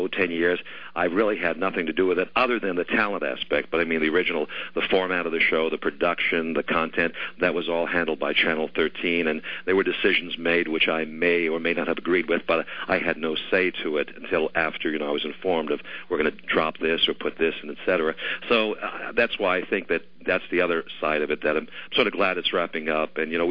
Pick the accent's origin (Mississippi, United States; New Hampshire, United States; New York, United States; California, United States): New York, United States; Brooklyn; now in Midwest, United States; I'm a New Yorker and, you know, I was born and bred in Brooklyn